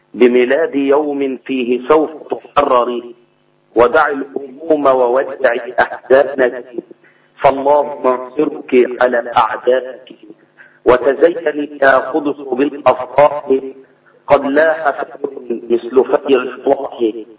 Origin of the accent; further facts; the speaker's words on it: Asyut, Asyut Governorate, Egypt; من أسيوط يا فندم